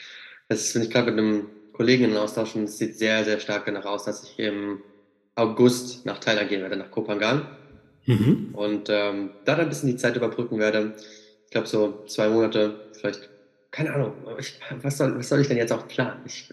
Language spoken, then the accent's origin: German; Siegen, North Rhine-Westphalia, Germany; bin ich auf jeden Fall noch hier in Siegen, quasi in meiner Heimat. Ich bin sogar gerade tatsächlich in meiner meiner allerersten Wohnung, wo ich jemals gelebt habe, und auch die einzige.